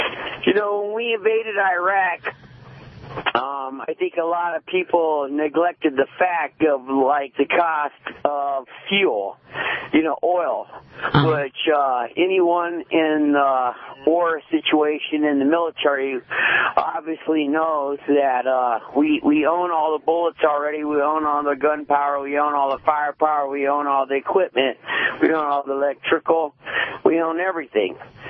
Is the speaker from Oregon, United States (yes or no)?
no; California, United States; now in Troy, United States; At any rate, I'm from Southern California, and I'm calling out of Troy, Michigan tonight.